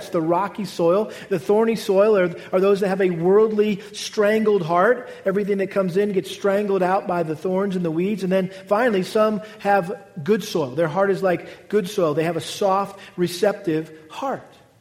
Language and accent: English; Massachusetts, United States; And I'll never forget growing up in Massachusetts, we had a not just a little backyard garden with a few rows.